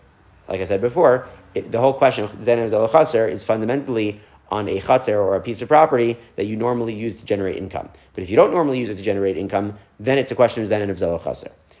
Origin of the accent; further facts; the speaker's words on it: Lawrence, New York, United States; So when I grew up in Lawrence, in the house that my parents raised me in, so a couple years before my parents ultimately moved to a different part of Lawrence, they built a shul across the street.